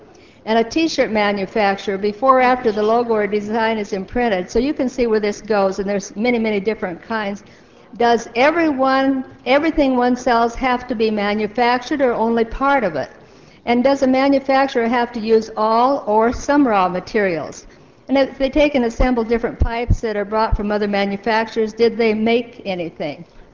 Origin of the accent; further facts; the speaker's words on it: Sturgis, South Dakota, United States; I'd like to tell you about what happens in my hometown of Sturgis, which hosts this large tourism event.